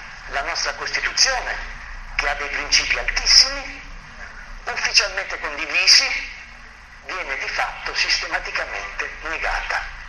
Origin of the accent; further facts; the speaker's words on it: Caserta, Campania, Italy; Non so, qui io vengo da Caserta